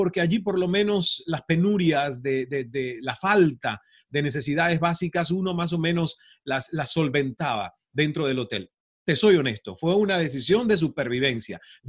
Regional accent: Cuba; now in Toronto, Canada; yo salí de Cuba a Toronto el 7 de junio de 1998 con una maleta prestada, porque ni maleta propia tenía.

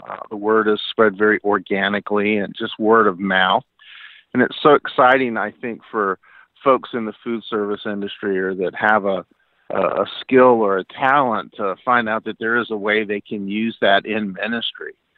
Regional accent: New Orleans, Louisiana, United States; After 30 years in the hotel restaurant business, my hometown in New Orleans was hit by Hurricane Katrina, and I returned to New Orleans to volunteer

